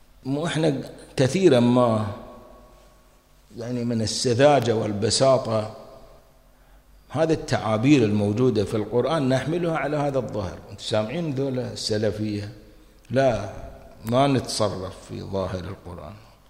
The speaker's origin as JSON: {"language": "Arabic", "country": "Kuwait", "said": "هذا الشجرة معروفة عندنا في الكويت معروف"}